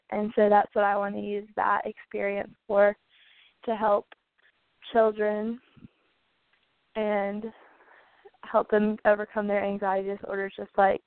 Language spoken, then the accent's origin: English; North Carolina, United States; I do want to achieve my dream of becoming Miss North Carolina and being able to represent my home state on the Miss America stage